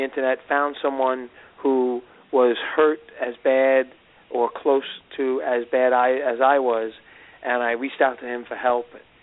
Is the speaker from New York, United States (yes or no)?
yes; New York City, New York, United States; I grew up in Brooklyn and spent summers in Breezy Point, Queens